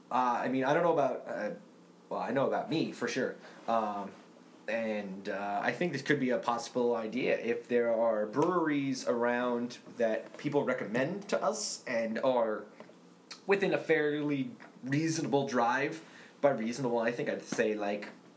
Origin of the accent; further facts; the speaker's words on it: New Jersey, United States; We're from New Jersey, and New Jersey has a ton of brewing companies.